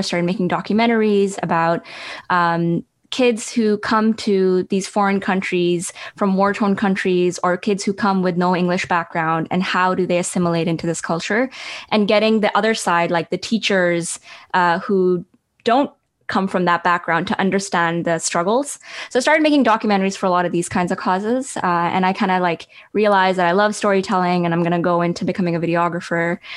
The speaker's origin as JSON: {"language": "English", "country": "Pakistan", "tie": "born or raised there", "also_born_or_lived": "England", "accent": "Pakistani", "said": "my journey started in Pakistan. I was born in England, but then I was raised in Pakistan. So from about age 5 to 16, I went to high school there. Lost my British accent and picked up my Pakistani accent"}